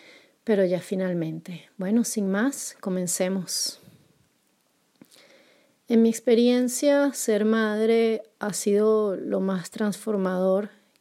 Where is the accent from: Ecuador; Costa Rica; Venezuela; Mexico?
Venezuela; Caracas, Capital District; now in Poland; Estoy en Polonia, soy venezolana, caraqueña, y hago este podcast